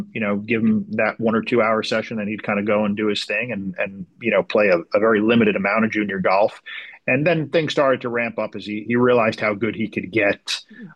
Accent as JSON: {"language": "English", "region": "New Jersey", "country": "United States", "said": "I am from New Jersey, and I still live in Bergen County."}